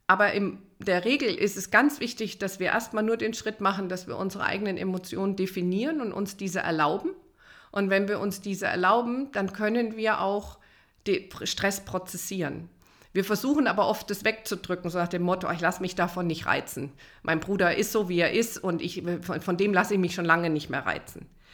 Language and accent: German; Munich, Bavaria, Germany; ich komme ja aus München, ganz München steht dann Kopf